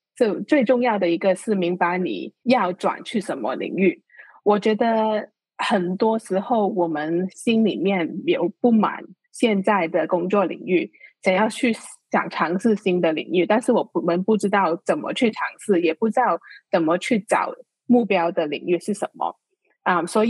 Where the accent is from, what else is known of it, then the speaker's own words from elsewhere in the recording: Hong Kong; 因为我是在香港的出生，然后香港读书，也花了很长一些时间在香港。